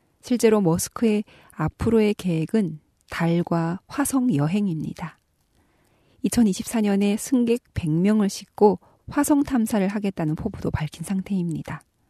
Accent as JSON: {"language": "Korean", "country": "North Korea"}